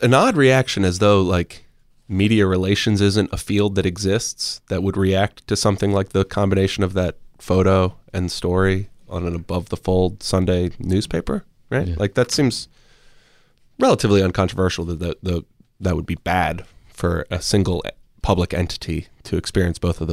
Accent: Maryland, United States; The fact that I grew up in Maryland and experienced like more extreme cold than heat has no relationship to the way I experience weather today.

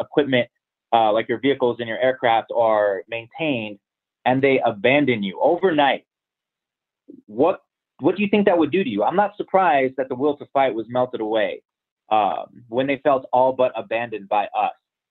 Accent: United States; I'll say this to my fellow Americans, and I'm saying this as an American citizen

